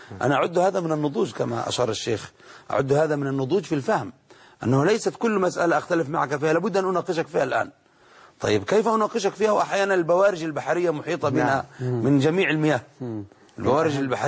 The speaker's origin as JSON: {"language": "Arabic", "country": "Egypt", "also_born_or_lived": "Yemen", "said": "أنا عشت في اليمن وأنا من مصر وأعرف أحوال أهل مصر، والفترة التي عشتها الآن في مصر"}